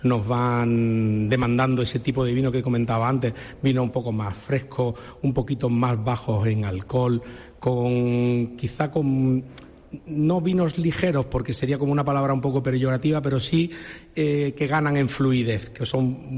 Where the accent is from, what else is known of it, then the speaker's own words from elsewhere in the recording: Córdoba, Andalusia, Spain; Los cordobeses, yo soy de Córdoba, somos diferentes a los malagueños, a los sevillanos.